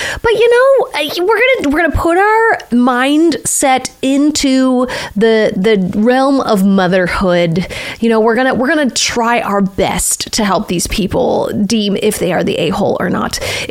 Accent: Minnesota, United States; now in California, United States; I'm also from Minnesota.

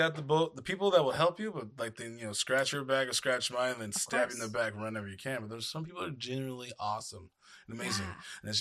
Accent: Chula Vista, California, United States; You know, growing up in Chula Vista, it's totally different.

